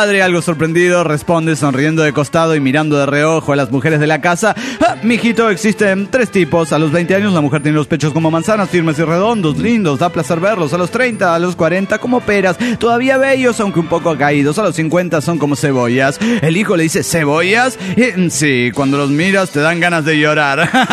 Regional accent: Zapopan, Jalisco, Mexico; de Zapopan.

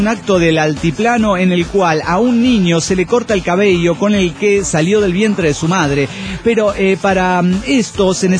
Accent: Turmero, Aragua, Venezuela; moved away as an adult; de Turmero, Venezuela.

